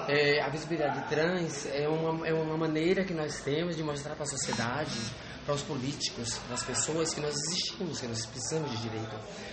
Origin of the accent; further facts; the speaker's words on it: Salvador, Bahia, Brazil; Não, sou de Salvador.